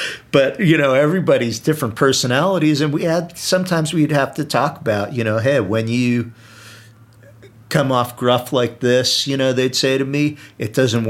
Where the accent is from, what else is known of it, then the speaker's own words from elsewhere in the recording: New Jersey, United States; I'm from New Jersey.